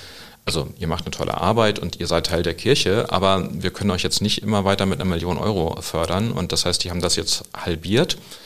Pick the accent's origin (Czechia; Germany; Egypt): Germany; Northern Germany; Und die Häfen sind mal bei uns im Norden.